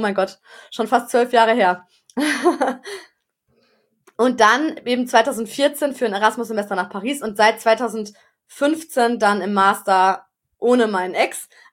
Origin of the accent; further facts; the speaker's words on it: Stuttgart, Baden-Württemberg, Germany; now in France; Ah, und wir kommen beide also aus Stuttgart.